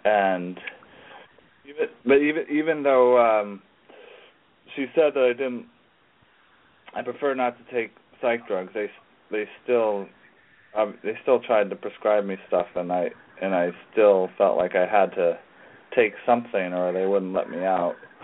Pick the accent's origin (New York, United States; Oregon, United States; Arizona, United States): Oregon, United States; Eugene; Yeah, Eugene, Oregon, where I grew up.